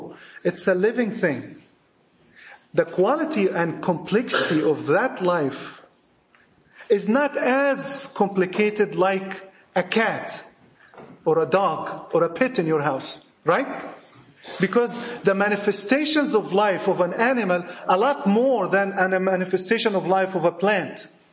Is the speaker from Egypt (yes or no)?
yes; Egypt; accent: Egyptian; Forgive my Egyptian accent.